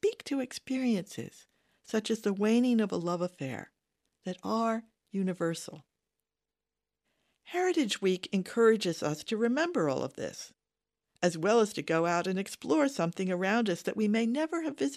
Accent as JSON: {"language": "English", "region": "Maryland", "country": "United States", "tie": "born or raised there", "said": "in my hometown in Maryland on the other side of the Atlantic."}